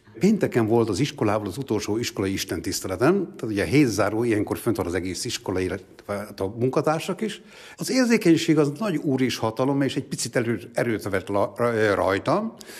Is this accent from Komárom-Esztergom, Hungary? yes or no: no; Mád, Borsod-Abaúj-Zemplén, Hungary; egy teljesen tradicionális református családban nőttem fel. Hegyaljai vagyok, Mádi vagyok.